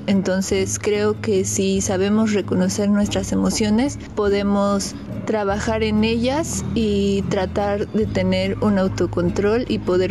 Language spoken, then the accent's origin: Spanish; Oaxaca, Mexico; Yo soy de los Valles Centrales